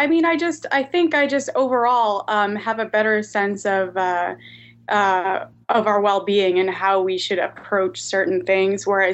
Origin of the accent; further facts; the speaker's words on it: Guam; I am from Guam.